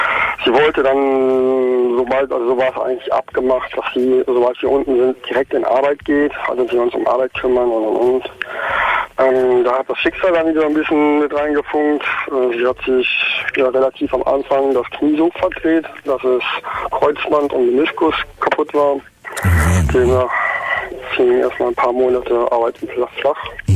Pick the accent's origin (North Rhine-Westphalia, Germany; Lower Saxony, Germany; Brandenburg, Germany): North Rhine-Westphalia, Germany; Und ich komme aus der Kölner Gegend.